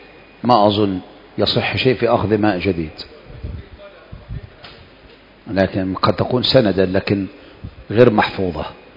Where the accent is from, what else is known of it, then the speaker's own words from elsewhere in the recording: Egypt; ومن هنا كان يكثر عندنا في مصر أن يمسح رأس ثلاث مرات وحده